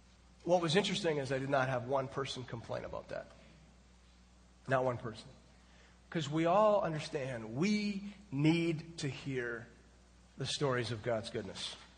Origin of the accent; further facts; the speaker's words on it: Canada; as a Canadian